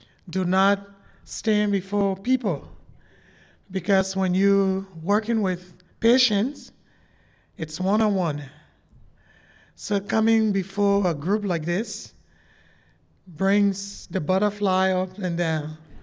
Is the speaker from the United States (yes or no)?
no; Liberia; I am originally from Liberia, and Liberia was founded after the ex-slaves returned from this country.